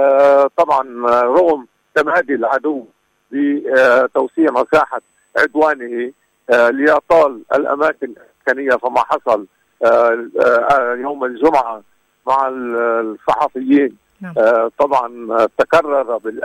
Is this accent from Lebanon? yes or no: yes; Lebanon; لكن ما علينا أن نفعله كلبنانيين هو على تحصين ساحتنا الداخلية